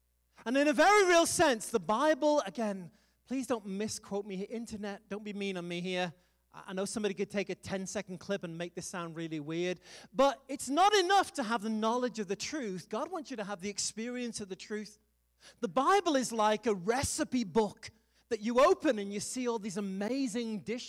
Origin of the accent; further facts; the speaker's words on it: United Kingdom; now in United States; I'm British. We're all weird. But I'm proud to be American, where at least I know I'm free.